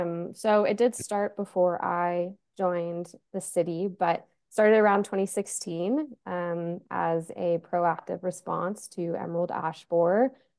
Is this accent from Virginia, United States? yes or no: yes; Virginia, United States; I'm originally from Virginia. A lot of forests out there. I grew up with a forest in my backyard. Always loved trees. went to school in Virginia for undergrad